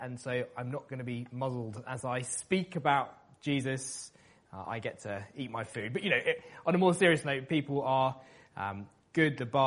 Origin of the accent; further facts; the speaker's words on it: United Kingdom; they can see that I'm British and they can see that money just makes me awkward talking about it.